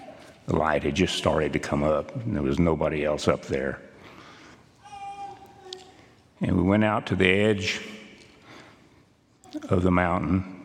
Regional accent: Pecos, Texas, United States; I'm a first-generation Christian. I was raised worshiping in the First Christian Church there in Pecos, Texas.

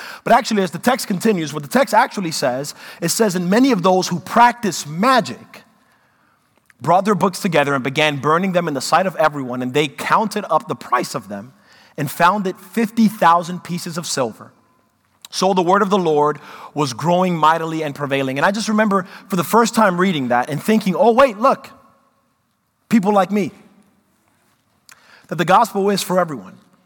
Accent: New York, United States; I grew up in New York, and that's true. Maybe that's just the atmosphere there.

